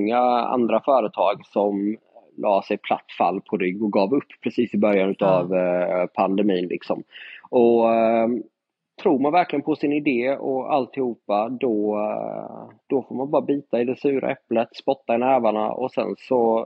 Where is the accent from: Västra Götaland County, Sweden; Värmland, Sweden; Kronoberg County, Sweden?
Kronoberg County, Sweden; Ljungby; Far och son från lilla Ljungby i Småland.